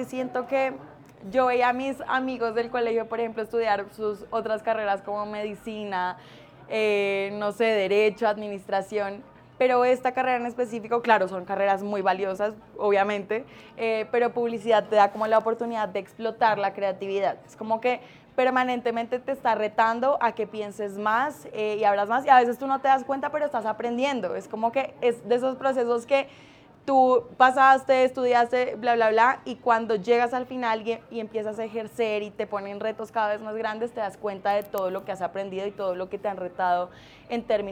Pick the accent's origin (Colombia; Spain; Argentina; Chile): Colombia; Yopal, Casanare; yo nací en Yopal, yo soy yopaleña, mucha gente no lo sabe, pero yo soy 100% casanareña. En el 2013 me fui un año, no, en el 2014 me fui un tiempo fuera del país, me fui a Canadá